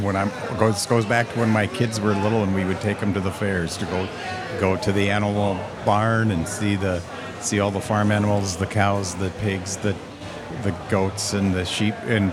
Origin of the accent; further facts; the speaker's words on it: Green Bay, Wisconsin, United States; now in Wausau, United States; I grew up in Green Bay. We did a military career, and then I moved to Wausau with my family in 2000.